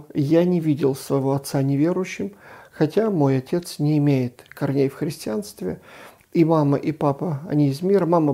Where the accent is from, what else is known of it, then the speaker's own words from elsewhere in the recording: Sloviansk, Donetsk Oblast, Ukraine; born there; Я родился в Украине, город Славянск. Я родился в семье родителей, которые воспитывались и родились в атеистических семьях.